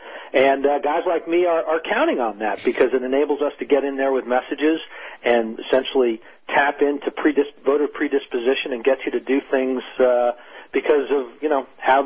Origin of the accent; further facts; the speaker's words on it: New Jersey, United States; Yeah, look, I mean, I'm what's known as a moderate Republican. I'm from New Jersey. That's where I ran most of my experience is.